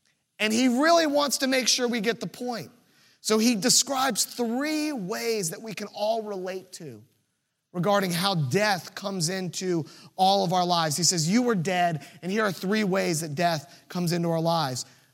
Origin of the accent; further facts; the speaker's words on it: Virginia Beach, Virginia, United States; But you see, we grew up in Virginia Beach. We know the ocean.